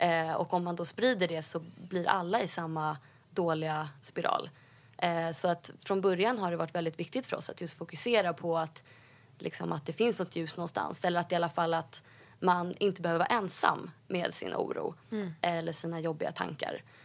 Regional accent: Stockholm, Stockholm County, Sweden; Jag är född i Stockholm.

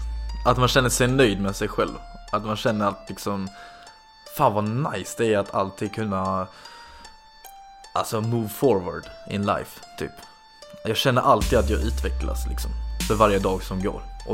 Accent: Helsingborg, Skåne, Sweden; accent: Scanian; also born or lived in Stockholm; Och jag är född i Stockholm och jag är uppvuxen där de första 10 åren. Och sen så flyttade vi till Helsingborg. Så min ungdomsuppväxt har varit i Helsingborg och det är där jag kommer från liksom.

